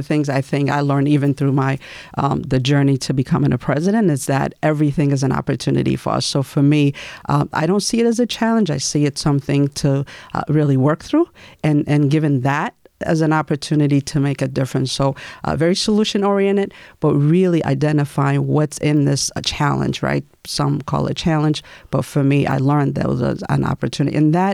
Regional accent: The Bronx, New York, United States; So growing up in the Bronx, part of it is that I went to a very large high school.

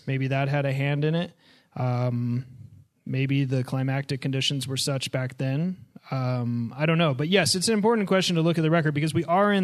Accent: Missoula, Montana, United States; When I grew up, I heard about the 1910 fires. We'd go hiking behind where we grew up in Missoula and go hiking up into the burned areas

